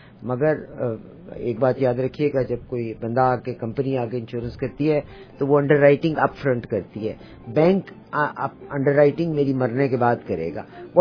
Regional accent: Pakistan; and یہ پاکستان میں, میں بھی پاکستان سے ہوں

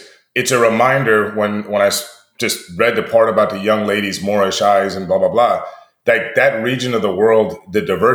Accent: United States; again, as an American, it was an interesting, like, okay, so this part of the world had all this stuff.

